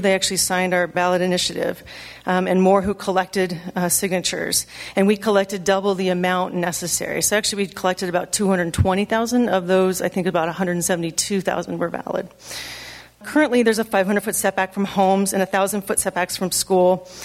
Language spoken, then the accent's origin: English; Broomfield, Colorado, United States; I'm from Broomfield, Colorado.